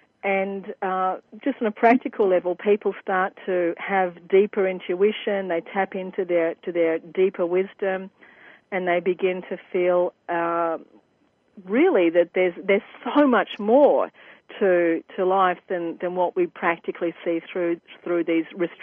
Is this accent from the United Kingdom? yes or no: no; Australia; I hail from Australia, which is my definite